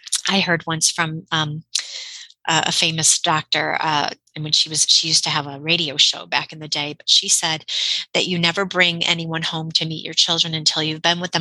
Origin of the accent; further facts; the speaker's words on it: Connecticut, United States; I'm from Connecticut.